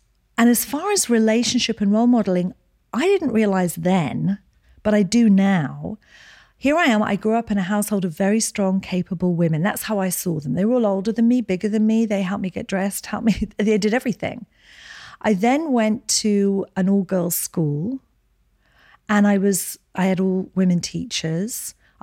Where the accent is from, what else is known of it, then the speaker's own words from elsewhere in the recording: Edinburgh, Scotland, United Kingdom; born there; So I was born in Edinburgh, Scotland. I'm the youngest of four girls.